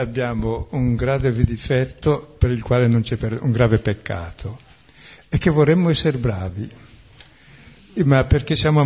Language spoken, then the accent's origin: Italian; Lombardy, Italy; perché sono bresciano della Valtrompe